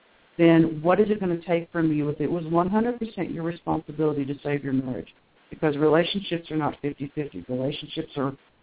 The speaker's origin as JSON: {"language": "English", "town": "Cincinnati", "region": "Ohio", "country": "United States", "said": "I'm actually from the Cincinnati area. That's my roots, yep."}